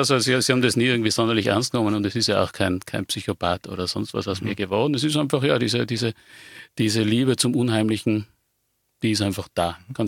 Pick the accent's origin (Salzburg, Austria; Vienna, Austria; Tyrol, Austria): Tyrol, Austria; also ich bin immer in Nordtirol aufgewachsen und in Innsbruck, also in der Umgebung von Innsbruck.